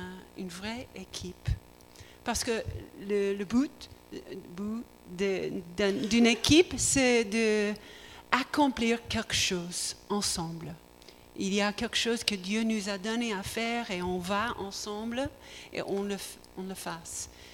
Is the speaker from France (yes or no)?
no; United States; French is a second language; Et je suis américain et je pense ce que j'ai entendu des Français